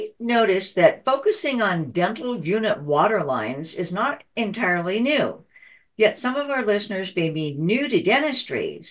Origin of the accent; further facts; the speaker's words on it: California, United States; right here in California, my home state